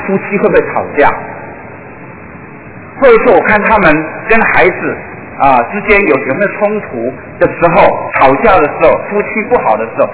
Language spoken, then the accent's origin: Chinese; Taiwan; 我是土生土长的台湾的年轻人